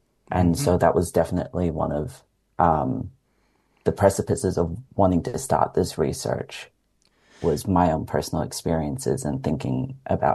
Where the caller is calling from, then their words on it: Canberra, Australian Capital Territory, Australia; I'm joining from Ngunnawal Ngambri country, also known as Canberra